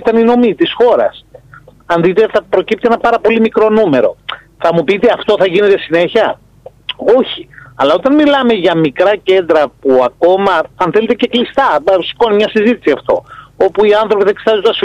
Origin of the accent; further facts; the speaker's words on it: Peloponnese, Greece; Να σας πω εγώ στην περιοχή μου, εγώ είμαι από την Πελοπόννησο